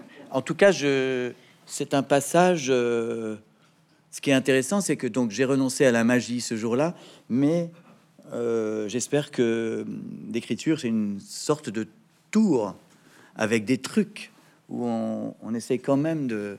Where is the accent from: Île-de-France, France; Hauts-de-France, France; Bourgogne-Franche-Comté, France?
Île-de-France, France; Paris; also born or lived in Neuilly-sur-Seine; Je suis né à Neuilly-sur-Seine et j'ai grandi à Paris.